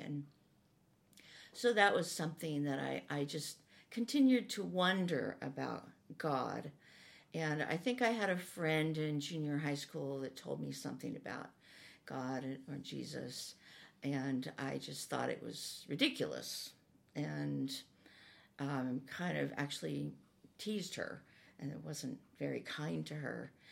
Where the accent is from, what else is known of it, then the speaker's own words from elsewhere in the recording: Napa, California, United States; I was raised in Napa, California, and I'm the youngest of five.